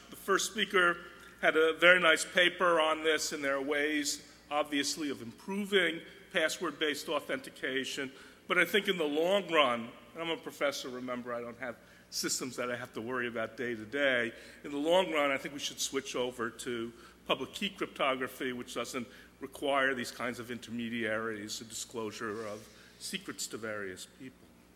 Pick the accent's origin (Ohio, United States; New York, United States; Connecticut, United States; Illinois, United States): Illinois, United States; Chicago; So I'm from Chicago, so, they should have Halloween a couple of months earlier in Chicago.